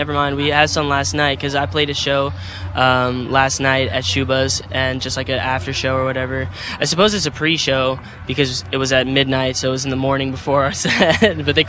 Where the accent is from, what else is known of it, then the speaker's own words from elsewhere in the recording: Arizona, United States; I'm from Arizona.